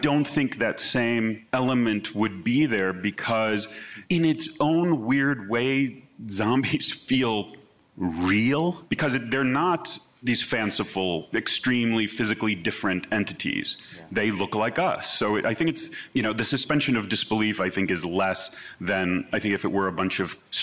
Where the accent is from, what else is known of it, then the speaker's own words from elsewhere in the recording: Chicago, Illinois, United States; the neighborhood I grew up in Chicago on Saturday afternoons used to have triple feature horror movies at certain theaters.